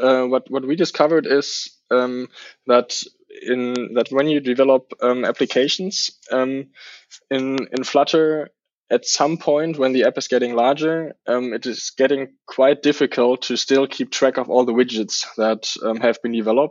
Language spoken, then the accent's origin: English; Germany; I'm from Germany.